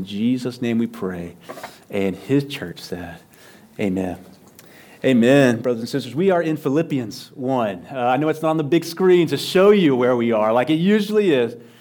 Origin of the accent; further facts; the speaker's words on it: Texas, United States; now in Seguin, United States; Back where I grew up in West Texas, my pastor had these glasses with a cross on them